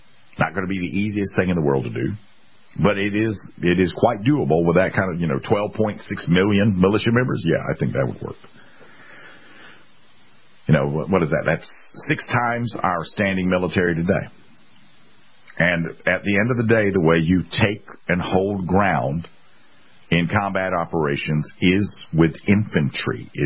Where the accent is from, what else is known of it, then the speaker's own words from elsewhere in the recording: South Carolina, United States; Here in my home state, the mistress got another politician the other day. For the longest time here in South Carolina, they have said that Bobby Harrell runs the state.